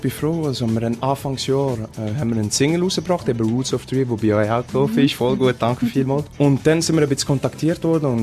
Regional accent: Valais, Switzerland; bei uns im Wallis ist es richtig chillig, ich meine, auch später, falls es mal klappt mit der Musik und so, weil ich auf jeden Fall ein Zuhause habe hier im Wallis

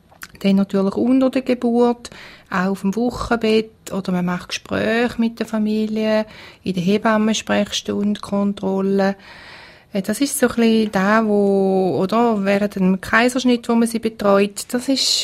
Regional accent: Switzerland; Und bei uns in der Schweiz gibt es auch immer wieder andere wichtige Sachen

